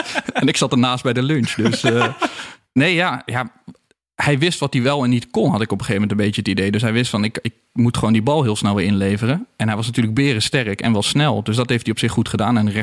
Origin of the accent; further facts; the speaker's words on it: Roosendaal, North Brabant, Netherlands; En ik kwam zelf ook uit Roosendaal.